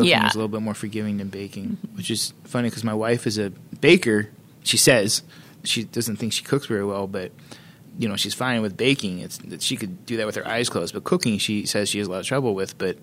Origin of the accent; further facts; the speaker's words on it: Hershey, Pennsylvania, United States; Like I grew up near Hershey, Pennsylvania.